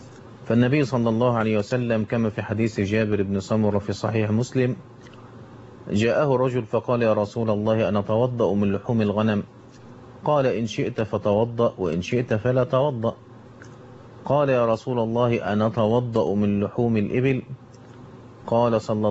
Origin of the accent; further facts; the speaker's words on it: Egypt; عندنا في مصر هنا أماكن زي الجيزة وزي البلبيس شرقية، أماكن زي السنبلوين في الدقهلية